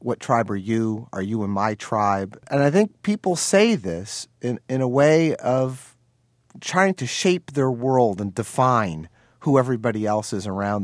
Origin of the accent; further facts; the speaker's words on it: New Jersey, United States; I tell them I'm from New Jersey.